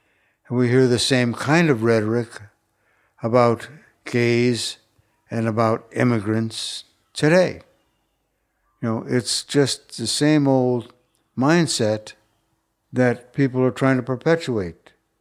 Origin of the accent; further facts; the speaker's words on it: Mississippi, United States; Clearly, my accent is not native Mississippians. I've only been here for 50-some years.